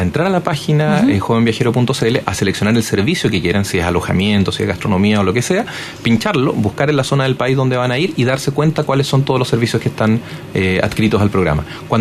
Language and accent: Spanish; Chile; que como chilenos nos informemos de los lugares